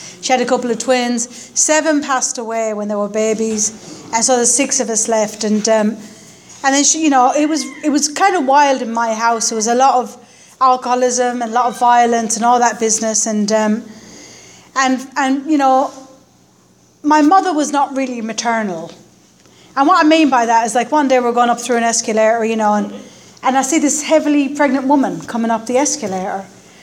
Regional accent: Ireland; I was born and raised in Ireland

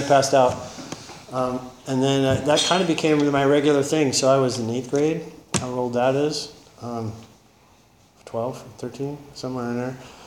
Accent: Taft, California, United States; born there; They moved to California, got pregnant, and I was born in Taft. It was a wonderful place, lots of oil in Taft. So that was 63, I was born in 63. We moved a lot.

